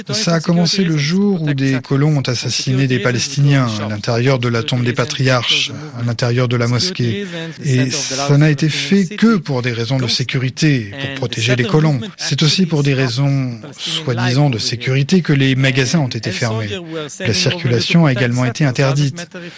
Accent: Israel; J'ai grandi en Israël avec l'idée que je devais protéger Israël.

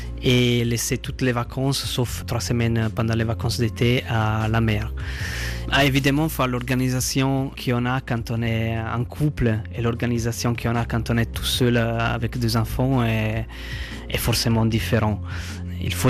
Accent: Italy; French is a second language; Moi, je suis italien

